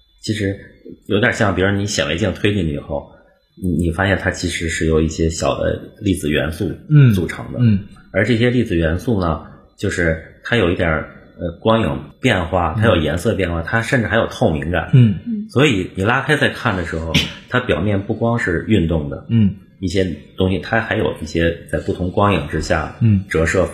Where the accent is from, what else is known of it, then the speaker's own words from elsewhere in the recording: China; 你知道我们中国人有一个问题